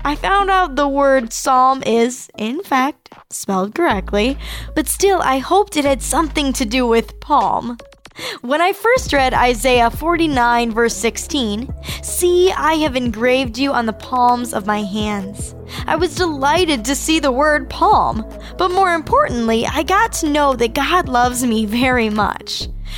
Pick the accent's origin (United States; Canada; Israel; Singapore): Singapore; I grew up in Singapore, and obituaries in newspapers could cover the entire page